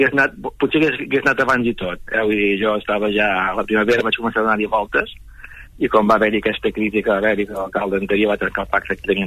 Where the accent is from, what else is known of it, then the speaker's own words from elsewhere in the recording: Palafrugell, Catalonia, Spain; now in Torroella de Montgrí, Spain; soc de Palafrugell, que fa anys que soc visc a Torroella, i que m'he de tornar cap al Baix Ter a viure.